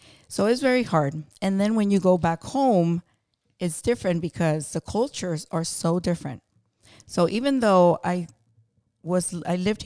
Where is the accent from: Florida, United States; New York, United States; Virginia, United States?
Florida, United States; Fellsmere; I went to school in Fellsmere. So I'm so excited to be back in my hometown. This is where I went to school.